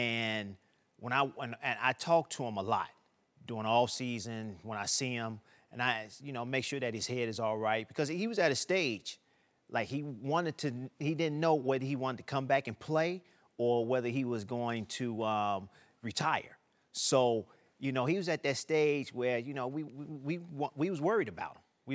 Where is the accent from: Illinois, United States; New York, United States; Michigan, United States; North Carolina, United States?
Illinois, United States; Chicago; I'm from Chicago, south side of Chicago.